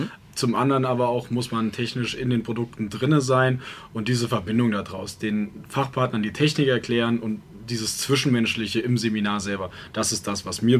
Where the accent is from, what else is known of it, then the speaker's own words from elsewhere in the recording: Allendorf, Hesse, Germany; also ich komme hier aus der Region, ursprünglich sogar direkt aus Allendorf